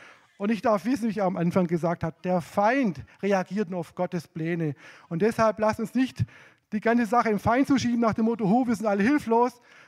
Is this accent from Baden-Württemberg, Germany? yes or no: yes; Baden-Württemberg, Germany; Ich komme ja aus dem Heckengäu bei Herrenberg und da gibt es viele Obstbäume.